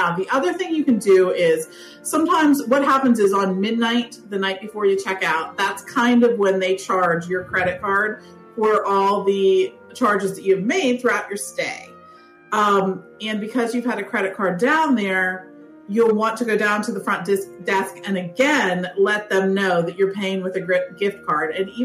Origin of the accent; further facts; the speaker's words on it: Pittsburgh, Pennsylvania, United States; I mean, Pittsburgh has some lovely, lovely fireworks. We have the Three Rivers there, and they're set to music